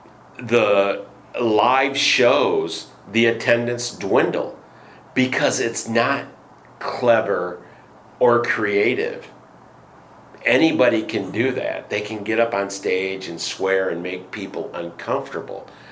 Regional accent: Michigan, United States; I was primarily a voice actor because I'm from Michigan and I don't have an accent.

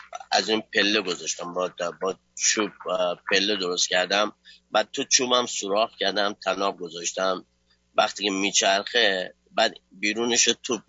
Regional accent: Iran; moved away; 96 از ایران اومدم، هیچ وقت ایران نبودم تا 96

